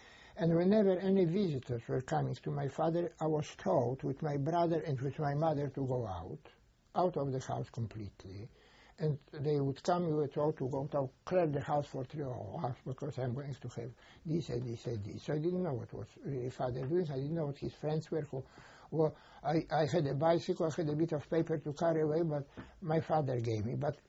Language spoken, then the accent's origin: English; Lithuania; English is a second language; moved away; I came from Lithuania. I was working on the farm.